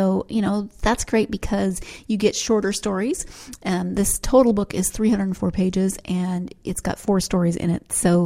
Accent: Montana, United States; and I grew up in Montana, so it wasn't always snowy in my hometown for Christmas because my hometown is in a warmer part of the state

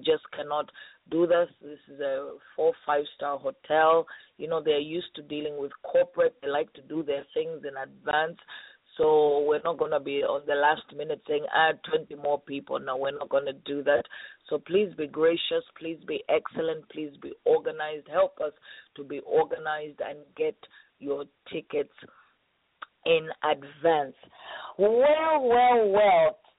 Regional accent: Boston, Massachusetts, United States; now in Dallas, United States; listen, we are from Boston. We are in Dallas on assignment, but we are from Boston. I mean, that's where we spent 17 years of our lives.

